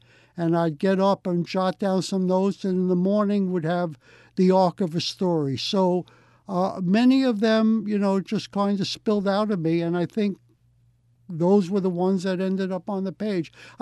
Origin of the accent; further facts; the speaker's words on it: Brooklyn, New York, United States; And I'm from Brooklyn. There are a lot of poor people in Brooklyn and New York City, you see.